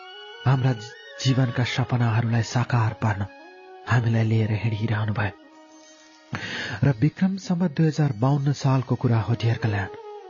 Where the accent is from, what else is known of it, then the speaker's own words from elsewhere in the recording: Lekhnath, Gandaki Province, Nepal; मैले सानोमा लेखनाथ नगरपालिकाभित्रकै एउटा स्कुलमा पढेकी र हाम्रो परिवारले त्यहीँ पढेको